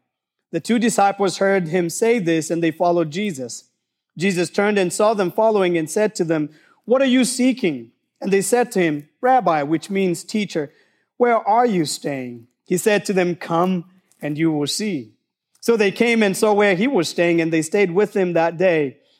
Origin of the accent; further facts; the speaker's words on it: Kenya; I had an opportunity to go back to my home country, Kenya